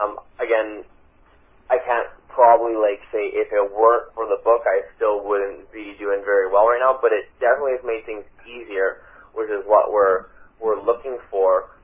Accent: Canada; I also realized that I'm a Canadian up here

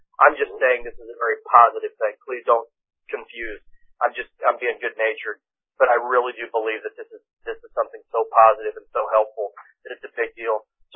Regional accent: Austin, Texas, United States; And I'm from Austin. We know something about bats.

